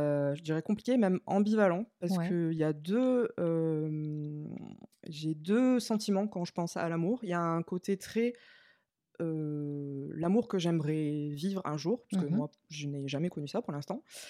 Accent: Marseille, Provence-Alpes-Côte d'Azur, France; j'ai 34 ans. J'habite pas du tout à Paris, ouais, parce que je suis de Marseille normalement.

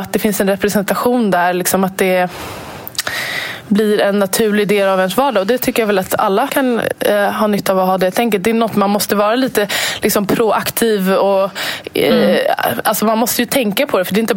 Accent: Sweden; jag är född och uppvuxen här i Sverige. Jag har språket

